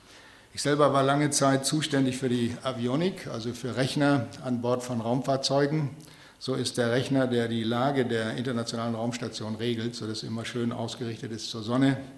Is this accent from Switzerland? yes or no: no; Namibia; moved away as an adult; Ich bin in Namibia geboren und aufgewachsen. Nach dem Abitur ging es nach Göttingen zum Studium der Physik